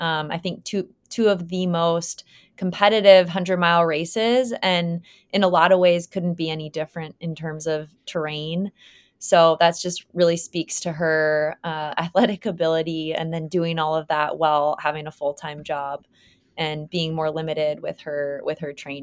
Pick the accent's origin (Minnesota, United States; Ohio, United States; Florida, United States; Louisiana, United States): Minnesota, United States; I feel a kinship with Kara too, because I'm from Minnesota.